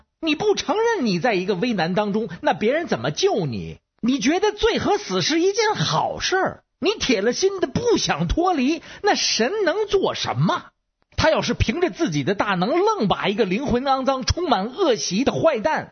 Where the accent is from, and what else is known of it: Beijing, China